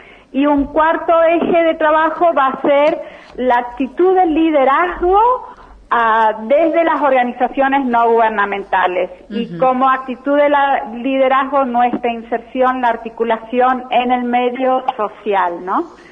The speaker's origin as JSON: {"language": "Spanish", "town": "Eldorado", "region": "Misiones", "country": "Argentina", "tie": "born or raised there", "said": "yo soy oriunda del Dorado."}